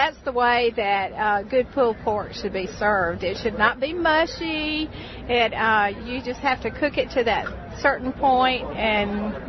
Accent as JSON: {"language": "English", "town": "Yazoo City", "region": "Mississippi", "country": "United States", "said": "is actually the pit master for Ubon's Barbecue, and we are from Yazoo City, Mississippi."}